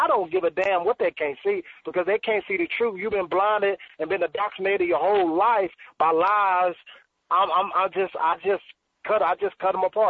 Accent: Alabama, United States; now in Oklahoma, United States; See, I'm from down that way, but I live in Oklahoma now. But I'm from Alabama, and he's right.

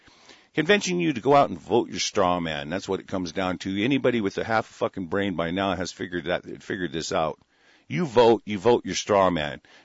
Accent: United States; I am an American national, period. I am nothing. I am a natural born American national.

